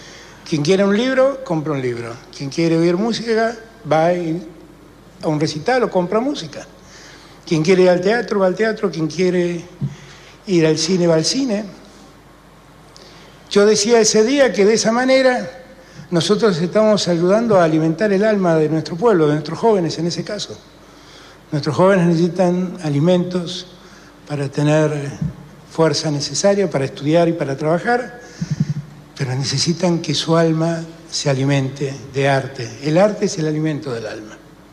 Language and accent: Spanish; Argentina; como argentino